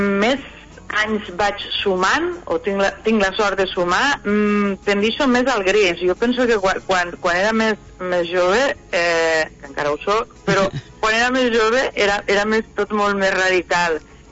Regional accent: Camarles, Catalonia, Spain; Mira, jo mesclada, no?, que sóc de Camarles, los dos, no?

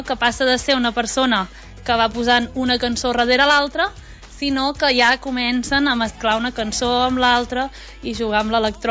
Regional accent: Catalonia, Spain; Nosaltres que som d'Osona doncs teníem allà la disco

